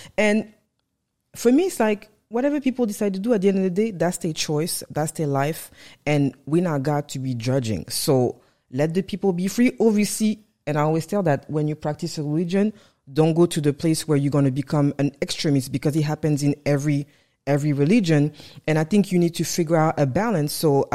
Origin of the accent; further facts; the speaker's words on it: France; English is a second language; me and … are two French lady with African descent and we grew up in France.